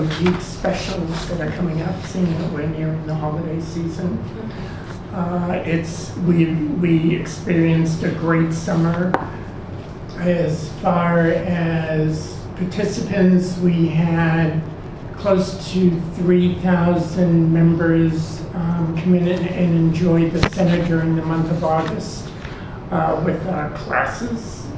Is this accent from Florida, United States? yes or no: no; Boston, Massachusetts, United States; And we born and raised in Boston, so she was a stubborn Boston Irish Catholic pain in the ass.